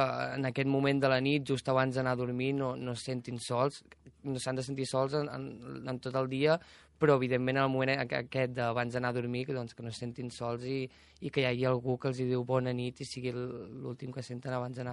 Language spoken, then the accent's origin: Catalan; Manresa, Catalonia, Spain; De Manresa.